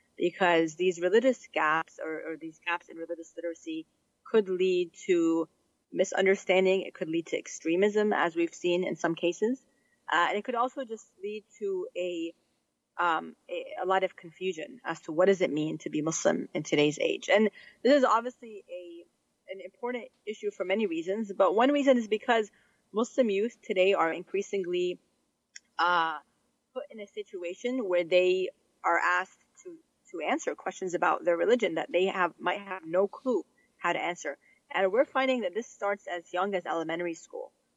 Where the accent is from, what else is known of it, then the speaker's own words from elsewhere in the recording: Panama City, Florida, United States; also born or lived in Northern Virginia; now in Charlotte, United States; I'm new to Charlotte, I should say. I grew up in the Panhandle in Panama City, Florida, and then for the last 12 years prior to last year, I was in the D.C. suburbs, Northern Virginia.